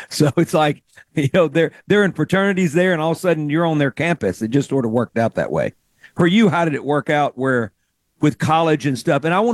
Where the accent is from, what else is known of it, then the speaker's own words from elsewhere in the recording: Mississippi, United States; But so for growing up in Mississippi and then going to school in Texas